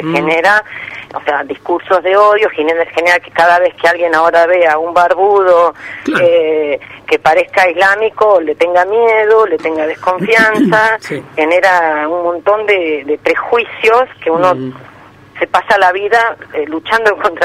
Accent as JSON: {"language": "Spanish", "country": "Argentina", "said": "eso ya lo sabemos como argentinos"}